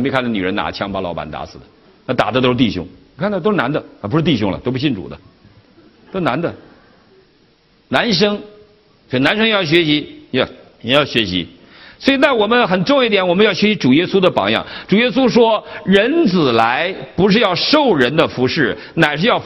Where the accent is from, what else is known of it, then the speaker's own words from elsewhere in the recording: China; 我们大陆人